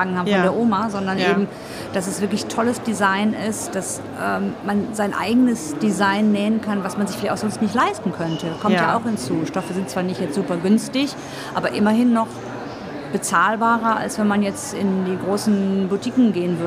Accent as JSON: {"language": "German", "town": "Düsseldorf", "region": "North Rhine-Westphalia", "country": "Germany", "said": "Ich komme jetzt aus Düsseldorf"}